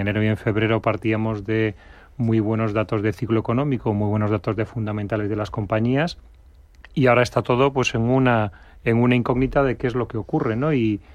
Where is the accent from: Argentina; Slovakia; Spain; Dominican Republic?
Spain; Cantabria; estaba en mi tierra, en Cantabria